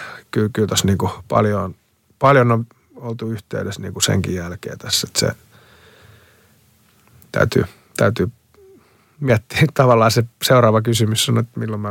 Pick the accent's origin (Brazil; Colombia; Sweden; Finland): Colombia; Finnish is a second language; mä oon niinku